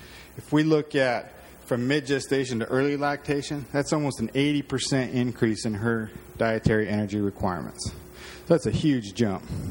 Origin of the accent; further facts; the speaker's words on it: Nevada, United States; Again, I grew up in Nevada, live in Wyoming.